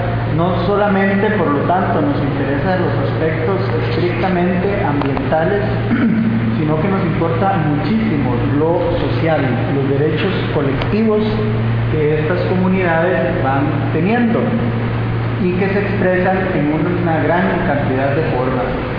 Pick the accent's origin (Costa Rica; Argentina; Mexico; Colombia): Costa Rica; soy de Costa Rica